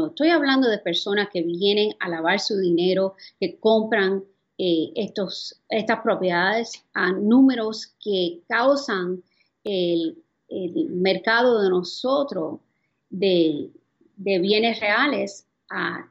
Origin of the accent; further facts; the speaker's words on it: Florida, United States; Yo me crié aquí en los Estados Unidos, en el sur de la Florida. Yo nací aquí, he vivido toda mi vida aquí.